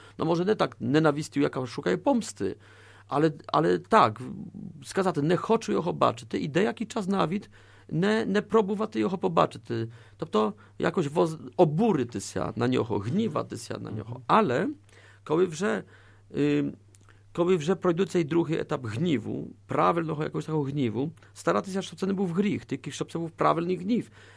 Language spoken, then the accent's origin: Ukrainian; Poland; якщо сказав мені, що ми, Поляки, повинні простити Шведам